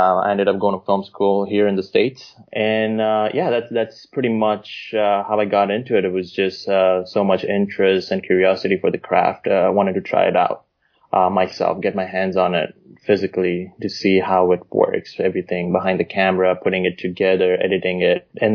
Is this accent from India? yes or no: yes; India; I was born and raised in India. That's where I'm from originally.